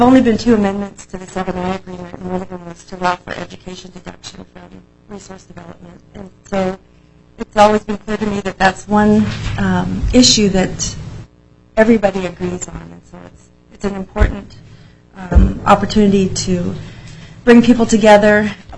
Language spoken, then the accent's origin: English; Anchorage, Alaska, United States; also born or lived in Tatitlek; I grew up in Anchorage. My mother is from a village called Tetitlik in the Prince William Sound, and so I grew up between those communities.